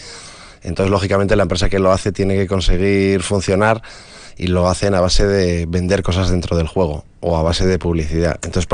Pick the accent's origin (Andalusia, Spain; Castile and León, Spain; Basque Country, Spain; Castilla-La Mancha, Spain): Basque Country, Spain; Vitoria; also born or lived in Madrid; now in Barcelona, Spain; Yo me crié en Vitoria y quería hacer videojuegos, me tuve que ir fuera.